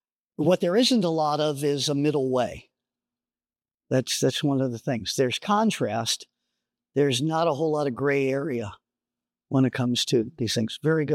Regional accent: Los Angeles, California, United States; I'm from Los Angeles, California, so farming is not something I ever did.

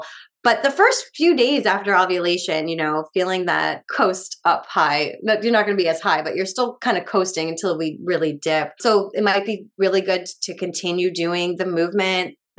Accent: New England, United States; I grew up in New England.

